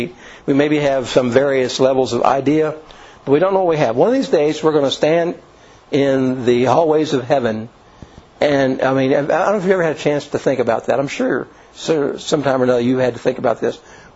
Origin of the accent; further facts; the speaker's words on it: Kentucky, United States; I'm from Kentucky. You know, I'm a little hick kid with no, I don't have a lot of travel experience